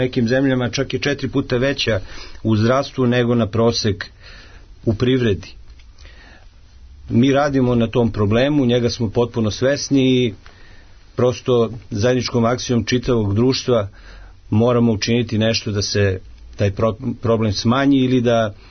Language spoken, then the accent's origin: Serbian; Serbia